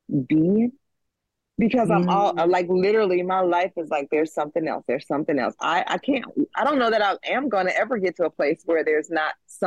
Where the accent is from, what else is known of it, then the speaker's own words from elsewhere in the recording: Michigan, United States; now in Chicago, United States; Now I am closer to home because I'm from Michigan. But essentially, I am still here in Chicago by myself